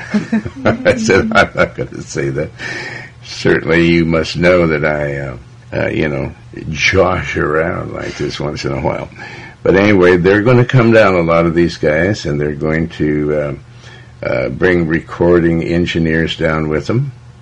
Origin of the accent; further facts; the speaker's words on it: Montana, United States; all throughout the different places that I was raised in Montana.